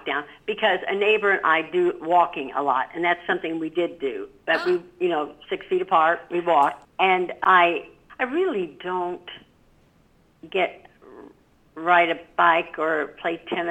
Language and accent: English; Connersville, Indiana, United States; I went through this town from my hometown in Connersville, Indiana.